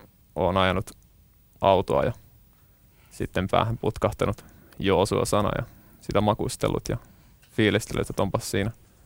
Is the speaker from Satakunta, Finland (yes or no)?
yes; Pori, Satakunta, Finland; now in Helsinki, Finland; porilaisena nyt ehkä enemmän itseäni näen, vaikka Helsingissä asunkin.